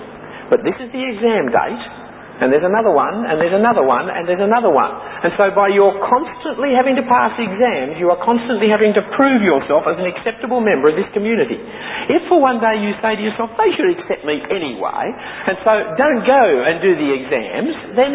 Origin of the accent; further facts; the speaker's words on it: Australia; I am a Christian. I am married. I am an Australian.